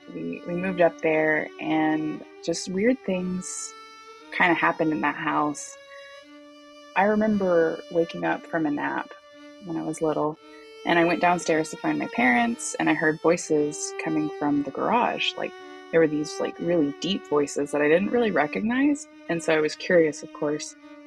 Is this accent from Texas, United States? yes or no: yes; Galveston, Texas, United States; born there; When I was four, we moved from Galveston, which is where I was born, up to the Texas Panhandle, which is where my mom's parents lived.